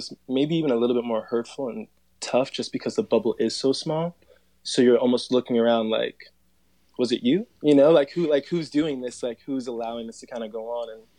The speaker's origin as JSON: {"language": "English", "region": "New York", "country": "United States", "tie": "born or raised there", "said": "growing up in New York and my parents are Jamaican, we're immigrants, like, Bronx, moving to Long Island and so on and so forth."}